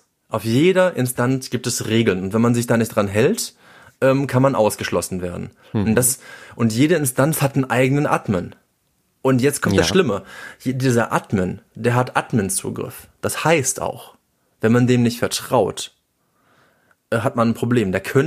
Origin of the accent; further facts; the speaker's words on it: Cologne, North Rhine-Westphalia, Germany; Und natürlich für mich als Kölner gibt es Cologne.social.